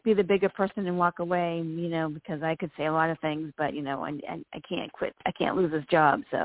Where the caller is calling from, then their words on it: Virginia, United States; Virginia.